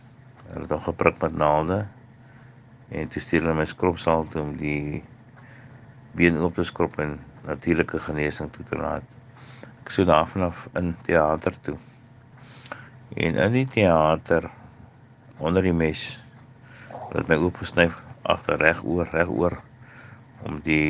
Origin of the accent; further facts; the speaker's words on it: Ruiterwag, Western Cape, South Africa; ek is hier van Ruiterwag in die Weskaap.